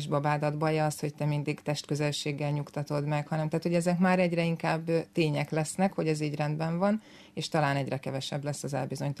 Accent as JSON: {"language": "Hungarian", "town": "Zugló", "region": "Budapest", "country": "Hungary", "tie": "born or raised there", "said": "Világéletemben. Zuglóban is születtem. igen."}